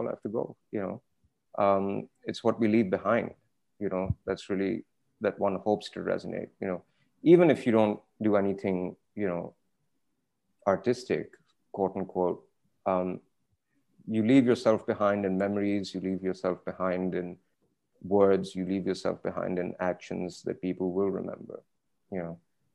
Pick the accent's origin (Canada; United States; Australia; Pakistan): Pakistan; that's kind of really what I think about growing up in Pakistan